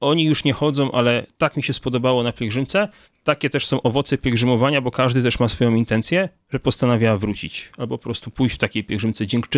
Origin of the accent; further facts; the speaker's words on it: Milicz, Lower Silesian Voivodeship, Poland; Tak, ja jeszcze dodam tylko tyle, że ja pochodzę z Milicza